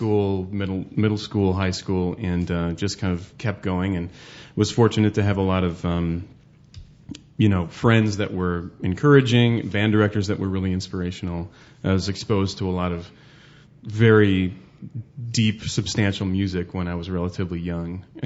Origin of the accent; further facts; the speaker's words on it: Illinois, United States; But, you know, I consider myself a Chicagoan, born and raised in the suburbs.